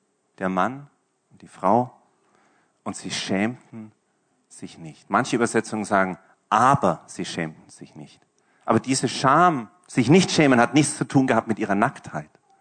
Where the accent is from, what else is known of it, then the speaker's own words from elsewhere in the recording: Germany; es ist schon witzig, als Deutscher an so einem Abend Fußball zu schauen in Österreich.